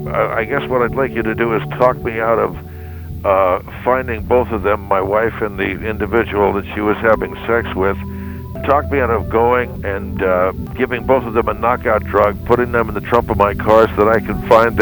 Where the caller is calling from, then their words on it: Hampton, New York, United States; I'm calling you from Hampton, New York.